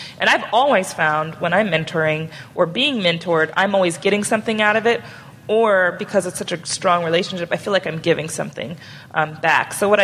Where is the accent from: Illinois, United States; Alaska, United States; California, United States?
Alaska, United States; I'm from Alaska, by the way, so this is very important.